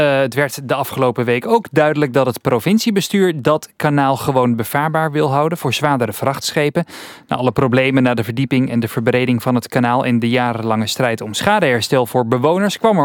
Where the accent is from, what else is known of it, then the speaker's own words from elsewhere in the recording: Deventer, Overijssel, Netherlands; now in Hengelo, Netherlands; Ja, ik ben geboren en getogen in Deventer, had je gewoon het Deventer ziekenhuis. Maar inderdaad, sinds ik in Hengelo woon